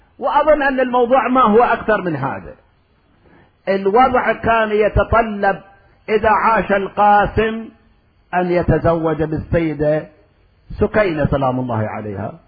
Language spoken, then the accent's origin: Arabic; Iraq; حتى كان عندنا مألوف عندنا بالعراق يجيبون أوراد أزهار يخلون على جنازة هذا الشاب